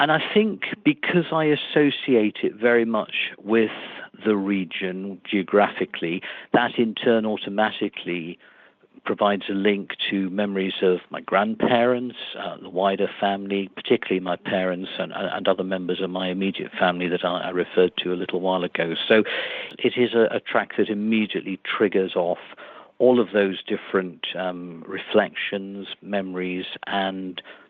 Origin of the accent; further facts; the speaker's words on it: Newcastle, North East England, United Kingdom; born there; I'm a Geordie lad by birth, and still have strong connections with that part of the country.